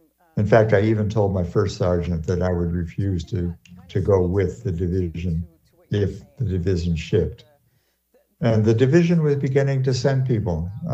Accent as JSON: {"language": "English", "region": "Minnesota", "country": "United States", "said": "And I'm from Minnesota."}